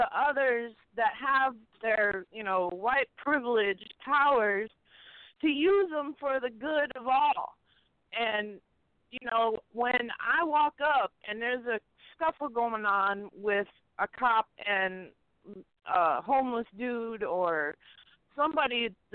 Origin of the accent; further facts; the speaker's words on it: Detroit, Michigan, United States; born there; I'm living in Western Massachusetts. I was born in Detroit, so my home, my heart is in Detroit